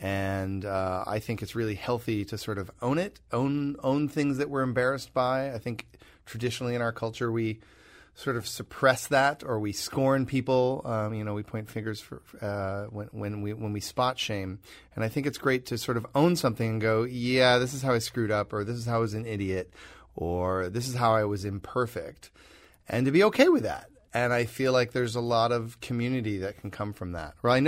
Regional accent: Michigan, United States; I grew up in Michigan, and I had a massive crush on one of my classmates in high school

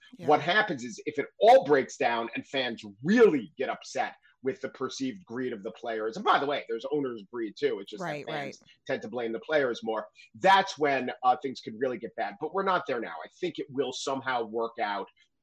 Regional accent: New York, United States; When you were saying before that it defines Bostonians, I said to myself, yes, as a New Yorker, it defined it for years as Bostonians, that bunch of crybabies who always lose

